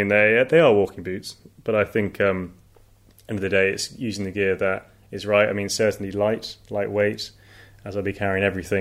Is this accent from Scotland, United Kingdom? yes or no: no; Petersfield, South East England, United Kingdom; I grew up in the South Downs here in Petersfield, so I know I really value the great outdoors, always have, and probably been quite spoiled.